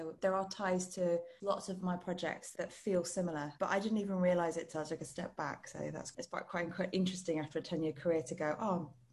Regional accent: Stockport, North West England, United Kingdom; also born or lived in Leeds; I'm originally from Stockport and then I spent about 10 years after that in Leeds. So I'm 30 years northern. Currently based in the South.

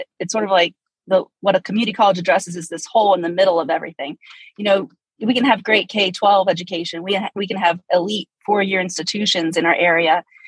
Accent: Pennsylvania, United States; No, I'm originally from Midwestern Pennsylvania. So a rural area, probably even more rural than

